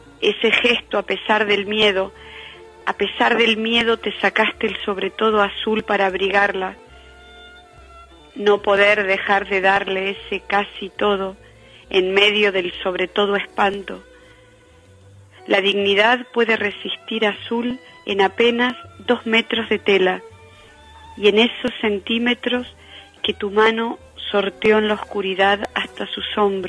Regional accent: Argentina; born or raised there

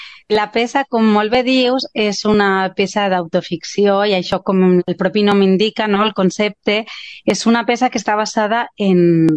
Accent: Valencia, Valencian Community, Spain; jo sóc del Cabanyal, la meva família tota per part de pare i de mare és del Cabanyal, els meus iaios, els quatre, eren del Cabanyal

